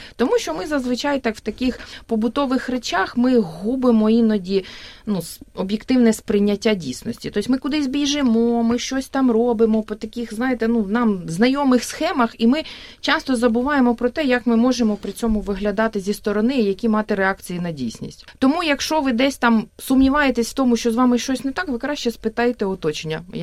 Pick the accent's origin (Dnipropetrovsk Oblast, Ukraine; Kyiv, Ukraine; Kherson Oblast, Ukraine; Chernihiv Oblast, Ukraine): Chernihiv Oblast, Ukraine; Nizhyn; moved away as an adult; now in Australia; Я сама родом з Ніжина. Довгий час жила, навчалась в Ніжині, ось, працювала. Ніжин невеличке, дуже чудове, старовинне, історичне містечко